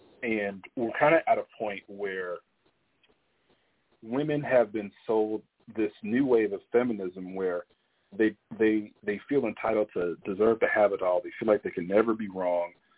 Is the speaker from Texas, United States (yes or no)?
yes; Texas, United States; I'm from Texas.